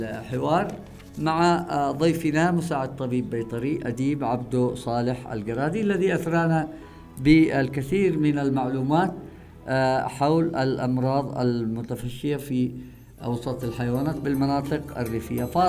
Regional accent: Taiz, Taiz Governorate, Yemen; هنا ما فيش عندنا في تعز قسم خاص بالزراعة

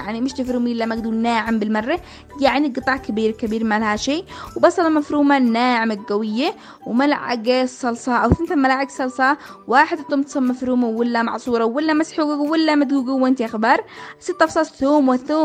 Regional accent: Yemen; ولأن إحنا شعب يمني متمسك بعاداته وأصوله وتاريخه وزمنه

